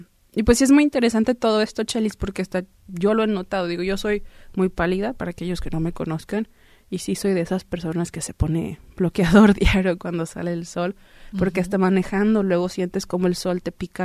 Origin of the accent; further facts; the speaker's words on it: Mexico; now in United States; yo nací y crecí en México